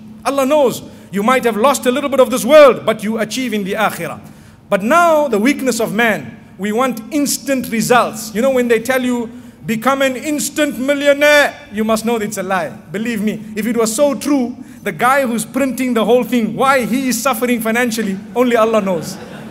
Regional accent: Zimbabwe; I come from Zimbabwe.

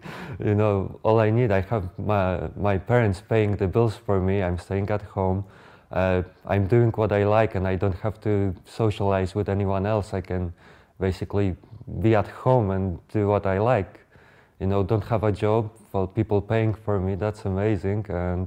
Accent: Radom, Masovian Voivodeship, Poland; English is a second language; I was born and raised in Poland, a small city called Radom. Both of my parents are Polish.

